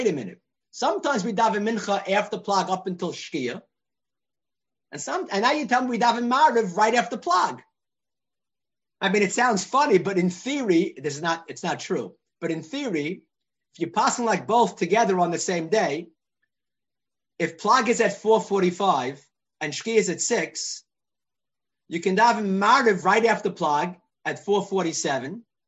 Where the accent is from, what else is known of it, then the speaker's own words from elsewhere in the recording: Brooklyn, New York, United States; I remember I grew up in Bar Park.